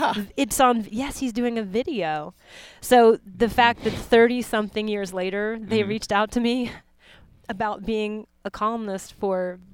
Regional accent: Santa Fe, New Mexico, United States; So I grew up in Santa Fe, New Mexico, and I discovered yoga around 11 years old.

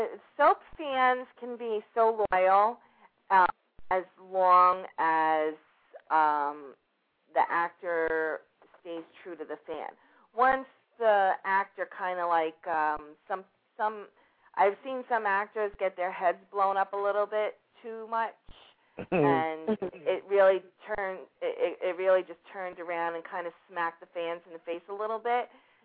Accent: New York, United States; I'm from New York, and that's where I'm from. I'm not talking like you just because you want me to.

